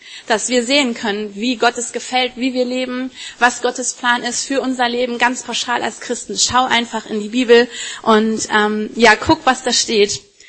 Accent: Wuppertal, North Rhine-Westphalia, Germany; ich meine, wir kommen aus Wuppertal

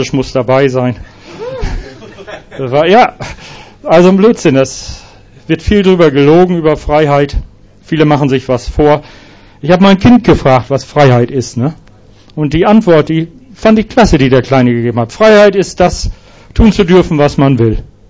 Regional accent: Lower Saxony, Germany; Ich habe gesagt, ich komme aus Ostfriesland, da haben wir viele Kühe.

